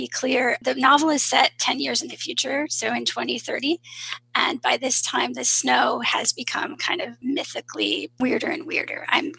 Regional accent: Lincoln Park, Michigan, United States; I mean, you know, Michigan is my heart. So I grew up in the Detroit area, southwest, downriver in Lincoln Park.

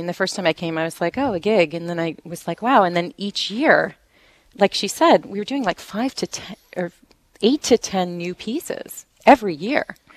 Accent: New York City, New York, United States; I'm from New York City.

